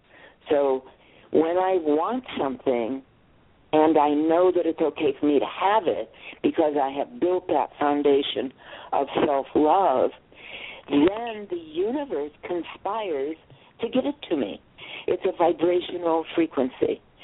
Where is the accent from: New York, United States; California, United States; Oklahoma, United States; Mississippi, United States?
New York, United States; Vestal; I lived in New York City, and my hometown was Vestal, New York.